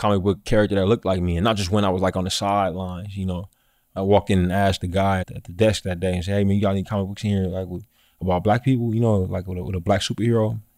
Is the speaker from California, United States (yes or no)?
yes; California, United States; I'm from the Bay Area, man.